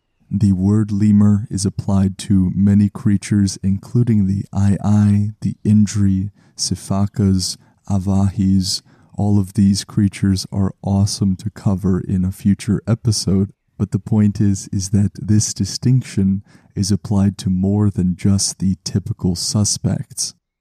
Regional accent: Canada; For me, as a Canadian who is not used to these sort of soundscapes

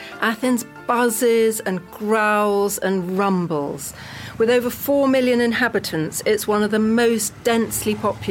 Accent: United Kingdom; I'm a British writer and journalist.

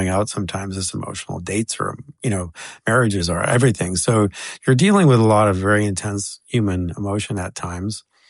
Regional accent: United States; Two were Dutch and I was American. Of course, I was super popular for that reason, like being American number one, but also taking a Dutch slot.

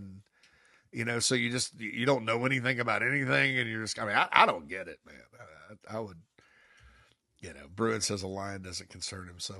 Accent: Spartanburg, South Carolina, United States; I am from Spartanburg. He talks like people from Spartanburg talk.

